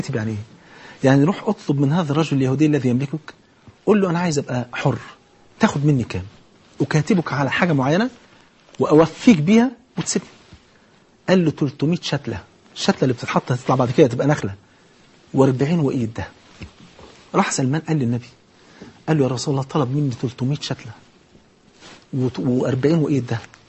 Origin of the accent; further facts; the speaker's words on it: Egypt; جاهلية ان انا افتخر اقول انا مصري